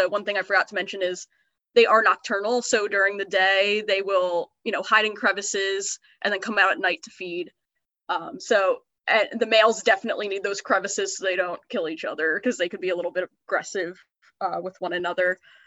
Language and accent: English; New Jersey, United States; because all my knowledge, of course, growing up in New Jersey is all temperate.